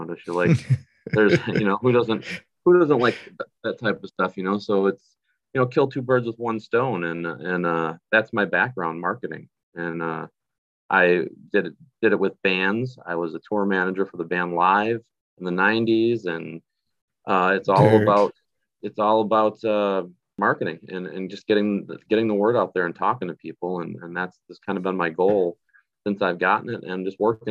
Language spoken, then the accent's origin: English; North Tonawanda, New York, United States; making an announcement there in my hometown in North Tonawanda, New York, at the Riviera Theater.